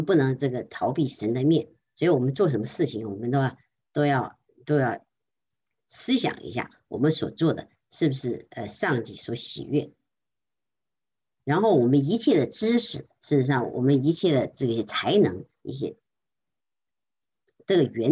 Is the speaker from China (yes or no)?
yes; China; 我们中国人也常常引用一句话，就是说，在人不能，但是在神，凡事都能。